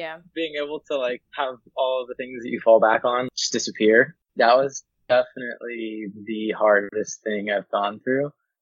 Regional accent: Cupertino, California, United States; I'm from Cupertino, California. I was born and raised in that area.

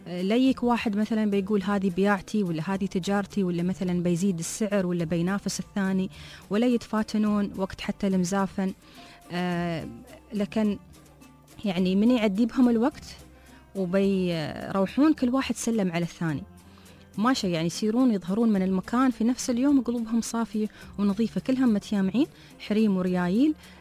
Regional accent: Dubai, United Arab Emirates; واحد من كبار التيار في سوق السمك عندنا في دبي

